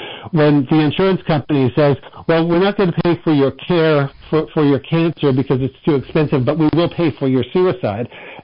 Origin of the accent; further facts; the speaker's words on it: Canada; I grew up in Canada, and right now, hundreds of people are dying by what they call MAID, medical assistance in dying.